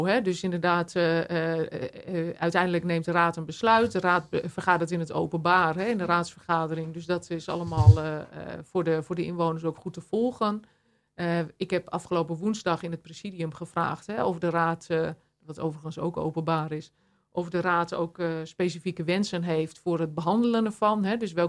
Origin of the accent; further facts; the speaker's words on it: Langelo, Drenthe, Netherlands; Uit Langelo. Ja, ja, het mooie Langelo.